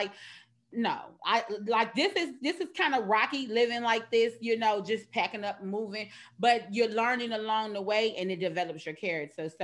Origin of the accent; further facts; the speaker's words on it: Chicago, Illinois, United States; moved away as an adult; now in Houston, United States; you know, I relocated from Chicago to Houston.